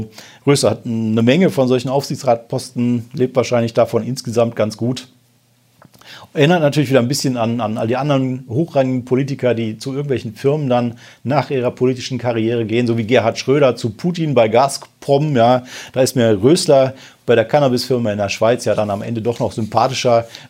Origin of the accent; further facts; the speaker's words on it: Remscheid, North Rhine-Westphalia, Germany; in meine Heimatstadt gehen wir jetzt. Da gibt es auch eine Geschichte, nämlich Guerilla Growing. Endlich mal aus Remscheid